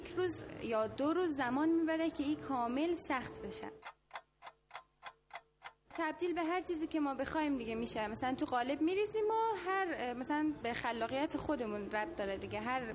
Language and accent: Persian; Mashhad, Razavi Khorasan, Iran; born there; 19 سالم، ساکن مشهد و همینجا به دنیا اومدم.